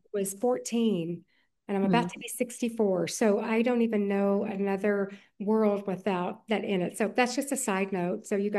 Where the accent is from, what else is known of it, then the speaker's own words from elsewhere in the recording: Alabama, United States; moved away; Most everybody knows that I'm from Alabama, and I love the state. I haven't lived there for many years